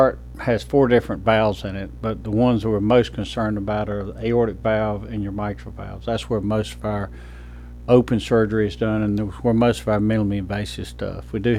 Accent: North Carolina, United States; moved away as an adult; also born or lived in Mississippi; So I started in North Carolina. I'm originally from North Carolina. Trained at North Carolina State and went to Wake Forest Medical School. And then since 1990, I've been a Mississippian.

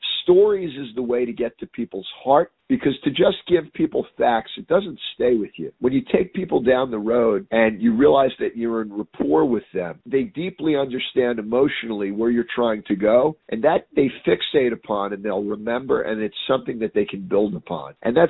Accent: Yonkers, New York, United States; I grew up in Yonkers, New York, and much of the book is based in Yonkers. And I grew up in a multicultural area with significant difference in the ethnicities.

